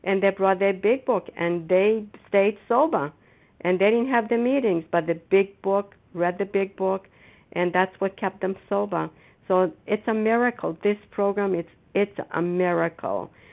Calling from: Foxborough, Massachusetts, United States; I'm calling from Foxborough, Massachusetts.

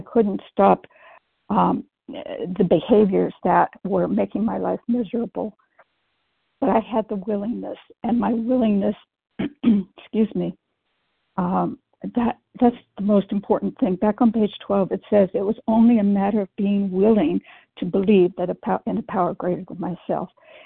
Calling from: Pittsburgh, Pennsylvania, United States; Pittsburgh.

